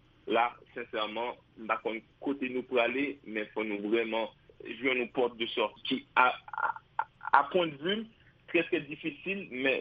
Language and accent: French; Haiti; moi, en tant qu'haïtien, oui, ça t'a frappé, ça t'a dérangé, ça t'a bouleversé